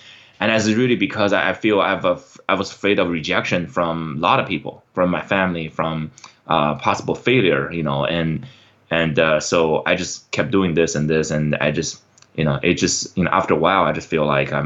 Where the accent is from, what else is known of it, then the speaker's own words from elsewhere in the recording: China; English is a second language; So I grew up in China and always wanted to be this entrepreneur.